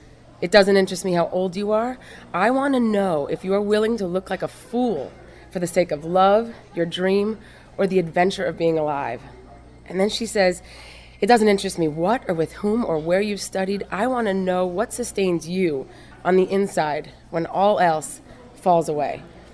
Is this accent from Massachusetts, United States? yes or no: no; New York, United States; now in Charlotte, United States; I'm originally from New York, and I now live in Charlotte, North Carolina, with my husband and two kids.